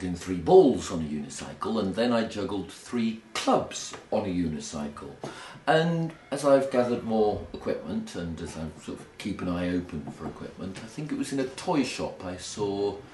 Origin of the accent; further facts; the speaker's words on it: South West England, United Kingdom; No, I grew up in Devon, so I went to school down in Devon.